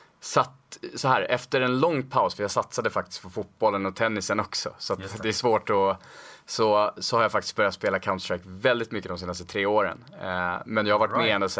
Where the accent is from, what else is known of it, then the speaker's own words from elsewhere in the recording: Stockholm, Stockholm County, Sweden; Född och uppvuxen i Stockholm, väldigt sportintresserad generellt